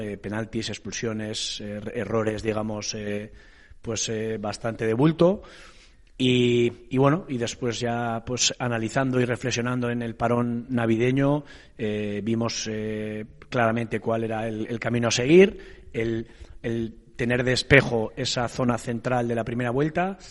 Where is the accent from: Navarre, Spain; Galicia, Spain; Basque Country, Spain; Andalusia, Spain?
Basque Country, Spain; Elgoibar; Sí, a ver, yo soy del Goibar, aquí al lado.